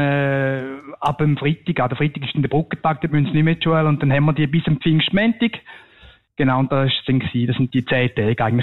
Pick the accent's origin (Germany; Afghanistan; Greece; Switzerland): Switzerland; Thurgau; Ja, wir sind aus dem Thurgau und unsere Thurgauer haben halt immer noch die Heuferie, die wir früher noch hatten